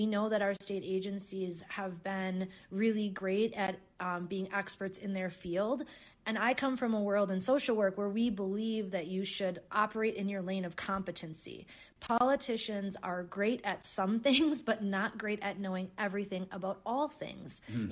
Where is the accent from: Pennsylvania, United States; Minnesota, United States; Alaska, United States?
Minnesota, United States; finding what we can really ground ourselves in as people, as Minnesotans, like I said before, I think being a Minnesotan means taking care of your neighbor